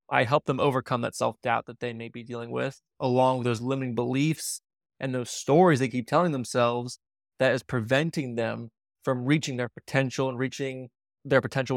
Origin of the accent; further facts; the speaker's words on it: Virginia, United States; I'm actually about a two-hour drive from Washington, D.C. I was born and raised here in Virginia.